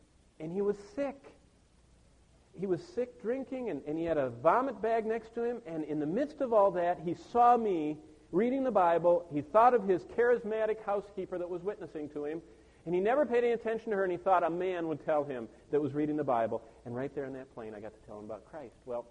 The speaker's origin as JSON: {"language": "English", "town": "Tulsa", "region": "Oklahoma", "country": "United States", "said": "I'm from Tulsa. I'm not a health, wealth, and prosperity preacher."}